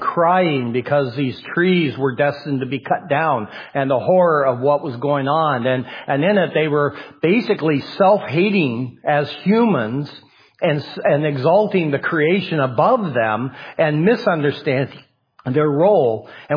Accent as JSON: {"language": "English", "region": "Idaho", "country": "United States", "tie": "born or raised there", "said": "I grew up in Idaho, and right next to me, very short distance, was Washington"}